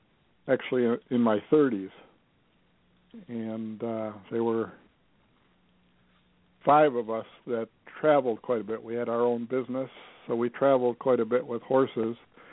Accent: Milwaukee, Wisconsin, United States; I grew up in Milwaukee, Wisconsin, and lived in Milwaukee most of my child life.

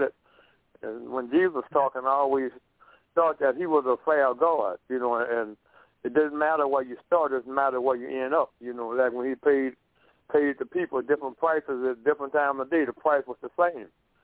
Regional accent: Baton Rouge, Louisiana, United States; now in Little Rock, United States; Okay, well, look, I'm calling out Little Rock, Pastor Kemp know me. And I'm from Baton Rouge.

